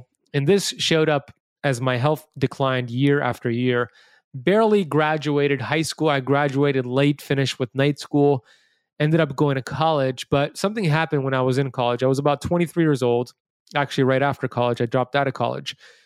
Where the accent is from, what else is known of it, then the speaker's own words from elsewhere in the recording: Miami Beach, Florida, United States; So for me, growing up here in America, born and raised in Miami Beach, Florida, when I grew up here as a kid, I was pretty much left to my own devices.